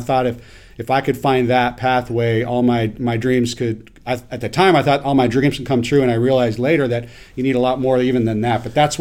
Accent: Idaho, United States; that hard work ethic, that discipline, that focus where we were raised in Idaho on the farm.

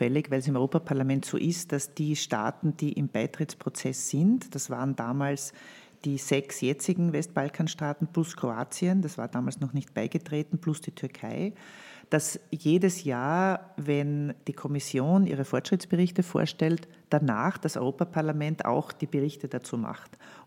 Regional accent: Amstetten, Lower Austria, Austria; also born or lived in Vienna; Die schönste Zeit meiner Kindheit war in Amstetten tatsächlich, ja, weil das war die erste Volksschule, die ersten Volksschulfreunde. Und da musste ich dann mit 9 nach Wien in die niederösterreichische Molkerei im 20. Bezirk 1966 im 10. Stock von einem Hochhaus

